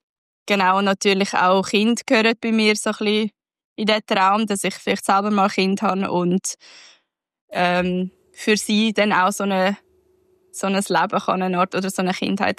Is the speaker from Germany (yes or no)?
no; Switzerland